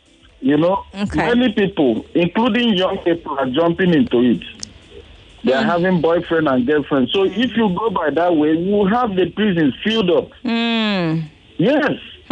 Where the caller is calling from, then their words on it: Ijeododo, Lagos, Nigeria; but I'm calling from Ijeododo.